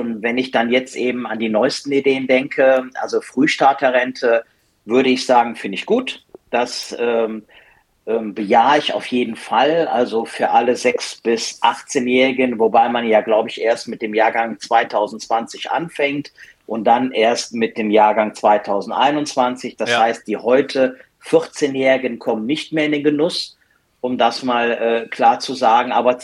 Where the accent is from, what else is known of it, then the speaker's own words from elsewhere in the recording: Cologne, North Rhine-Westphalia, Germany; born there; Ich glaube, da kommt man so als gebürtiger Kölner nicht ganz drum herum.